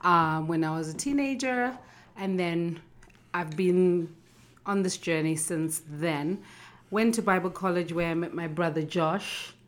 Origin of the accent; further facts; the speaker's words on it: Zimbabwe; now in United Kingdom; I was born in Zimbabwe, grew up there and went to school there, and then migrated to the United Kingdom, to Britain, where I now live and have become a citizen of. I like to call myself an Afro-Brit.